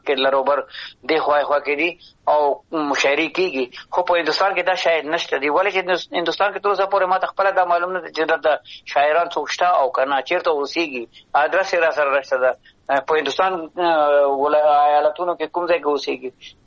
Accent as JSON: {"language": "Pashto", "country": "Afghanistan"}